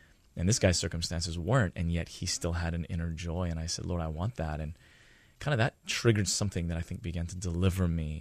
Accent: Hawaii, United States; also born or lived in New Zealand; Yeah, I was born and raised here on Oahu. Just super blessed, you know, to have that life.

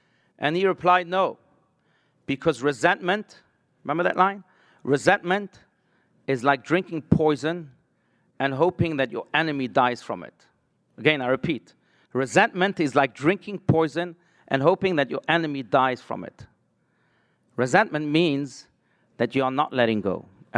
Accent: South Africa; You know, I grew up in South Africa, and I'll never forget that day on February 11th, 1990

